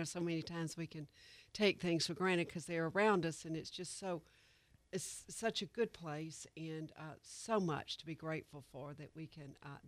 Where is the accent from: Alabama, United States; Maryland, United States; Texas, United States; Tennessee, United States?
Alabama, United States; Mobile; I grew up in Mobile and have lived in the Southeast all my life